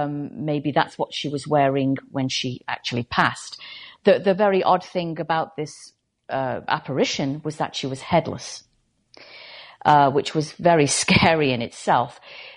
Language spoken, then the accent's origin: English; United Kingdom; me being British, in my neck of the woods back in the UK, we've had loads of crop circles over the years.